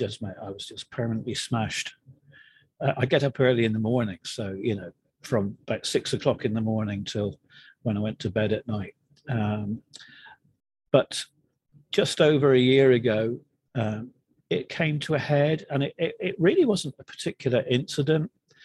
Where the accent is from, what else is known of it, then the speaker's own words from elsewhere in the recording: England, United Kingdom; moved away as an adult; now in New Jersey, United States; I'm actually English, British, if you like, living in New Jersey in the United States.